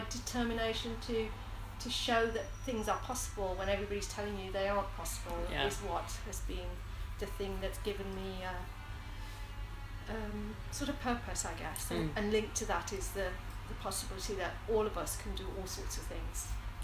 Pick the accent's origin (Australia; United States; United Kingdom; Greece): United Kingdom; Smethwick, West Midlands; I've always, whether it's been in the early days of growing up in Smethwick, I found myself trying to find justice for people, including myself.